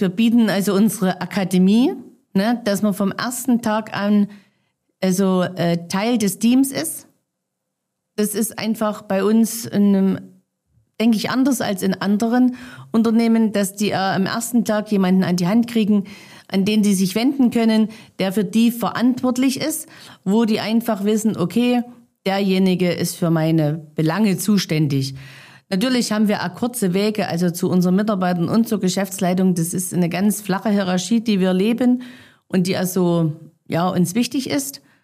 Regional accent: Saxony, Germany; Also die Region ist meine Heimat. Hier bin ich aufgewachsen. Hier sind einfach Menschen, ja, die mir am Herzen liegen. Und natürlich ist auch die Tradition, also ich liebe das Erzgebirge in der Weihnachtszeit.

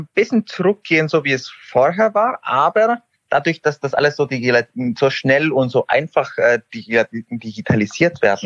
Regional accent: Mexico; moved away; Also wenn man jetzt zum Beispiel in Mexiko, da wo ich aufgewachsen bin, guckt ein bisschen

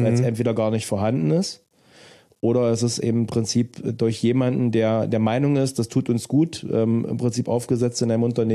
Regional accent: Saxony-Anhalt, Germany; Wir kommen aus Sachsen-Anhalt.

